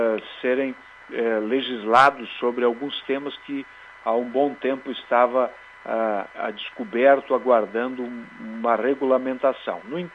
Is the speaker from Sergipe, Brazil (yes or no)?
no; Marau, Rio Grande do Sul, Brazil; Eu, que sou do interior, eu sou de Marau